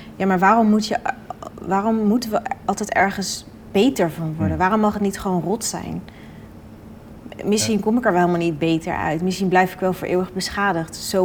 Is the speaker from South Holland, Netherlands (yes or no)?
yes; Rotterdam, South Holland, Netherlands; ik denk toch ook wel een beetje als Rotterdammer van niet lullen maar poetsen.